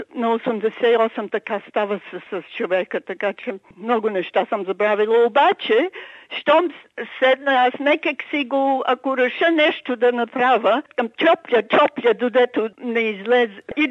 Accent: Sofia, Sofia City, Bulgaria; born there; Аз съм родена в София, но баба ми беше в село Писарово, до Плевен, близо до Плевен.

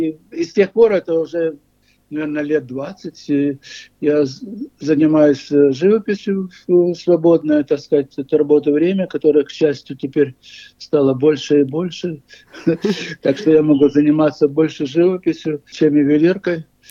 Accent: Odesa, Odesa Oblast, Ukraine; Я же из Одессы, что вы хотите.

